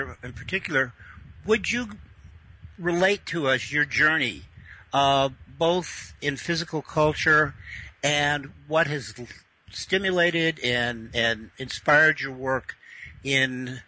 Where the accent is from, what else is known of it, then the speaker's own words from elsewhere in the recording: California, United States; in the way I was raised in California